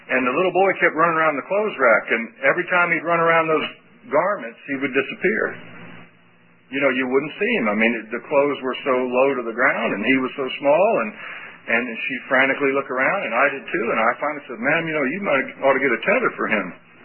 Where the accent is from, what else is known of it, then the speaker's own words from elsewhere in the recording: Jacksonville, Florida, United States; You know, when I grew up in Jacksonville, Florida as a little boy, I remember that, my parents, as I've said, they weren't Christians.